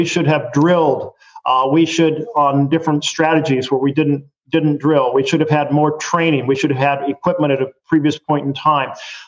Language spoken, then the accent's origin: English; Oregon, United States; growing up in Oregon and thinking about how the different branches of government worked